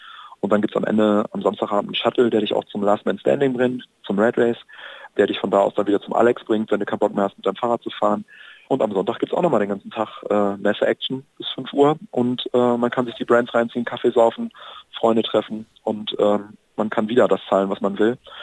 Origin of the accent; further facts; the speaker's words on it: Hamburg, Germany; aber ich bin selber aus Hamburg, ich habe keine Ahnung